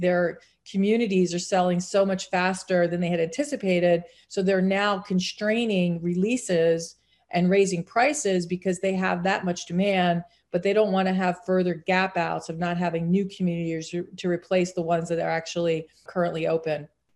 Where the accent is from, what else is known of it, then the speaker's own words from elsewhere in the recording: Ohio, United States; also born or lived in New York; My home state of Ohio, formerly a New Yorker